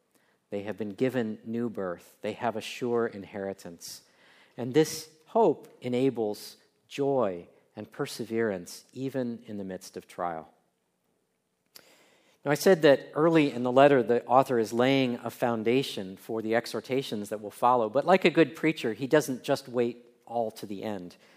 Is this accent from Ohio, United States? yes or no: yes; Ohio, United States; I grew up in Northeast Ohio in a Methodist church in a suburb of Akron, Ohio